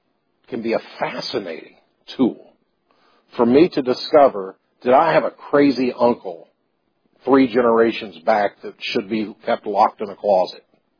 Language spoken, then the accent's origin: English; United States; Because we're American.